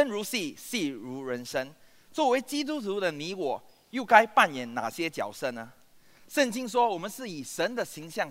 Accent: Singapore; 我是个新加坡人。在新加坡我们都要服兵役

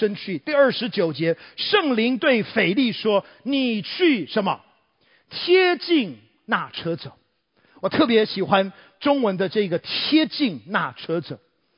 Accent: Taiwan; accent: Taiwanese; 我相信大部分人的听我的口音大概都知道我的口音有浓厚的台湾腔。我是在台湾土生土长的 Made in Taiwan MIT。

